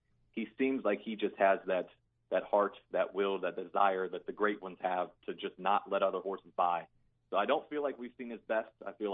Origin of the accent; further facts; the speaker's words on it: Charles Town, West Virginia, United States; I'm fortunate enough that Charlestown is not only my hometown, but it's also one of the few tracks that races year-round.